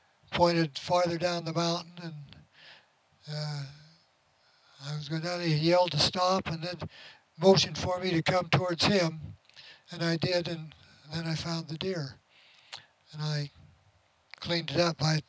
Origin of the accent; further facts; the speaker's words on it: Sandy, Utah, United States; Gibby was from Springville, Harold was from Salt Lake, and I was from Sandy.